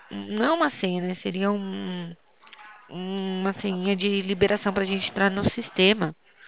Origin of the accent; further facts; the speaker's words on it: São Paulo, Brazil; Eu sou de São Paulo.